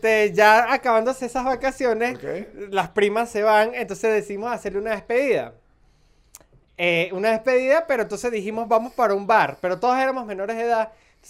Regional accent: Mérida, Venezuela; yo vengo de Mérida, que es una ciudad donde el suéter es importantísimo tenerlo puesto.

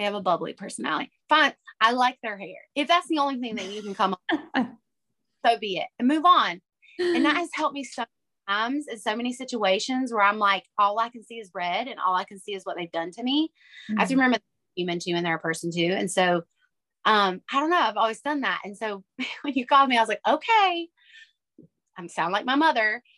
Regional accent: Southern United States, United States; because we grew up, you know, in the Bible Belt. We grew up in the South

